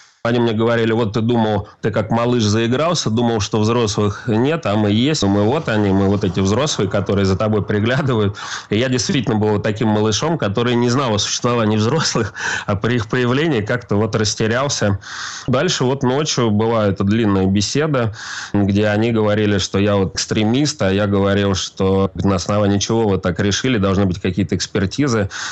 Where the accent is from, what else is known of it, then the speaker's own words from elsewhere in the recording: Moscow, Russia; я москвич, в Москве зарегистрирован.